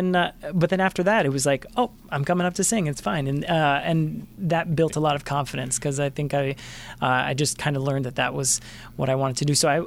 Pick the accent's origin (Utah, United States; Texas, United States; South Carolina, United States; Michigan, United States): Texas, United States; San Antonio; Again, from growing up in San Antonio at First Baptist Church San Antonio